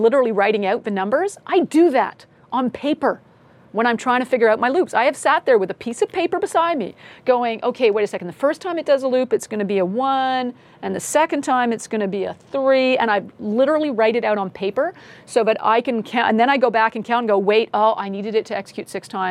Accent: Canada; But I'm a Canadian, so I'm spelling it with a U.

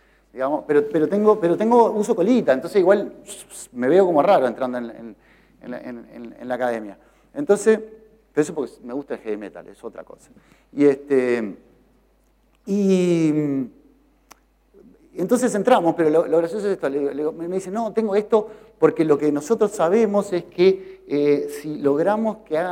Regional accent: Uruguay; Y ya notó mi acento, porque yo soy el uruguayo.

